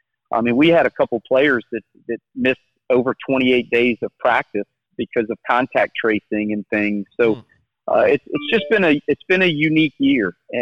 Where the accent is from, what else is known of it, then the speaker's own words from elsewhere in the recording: Slidell, Louisiana, United States; I grew up in South Louisiana, in Slidell, Louisiana, and kind of my career has kind of taken me more to the east side, to Mississippi